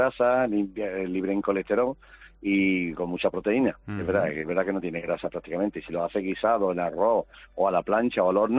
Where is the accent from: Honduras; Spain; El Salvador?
Spain; Coín, Andalusia; Nosotros somos de Coín, venimos de Coín, todos los días de Coín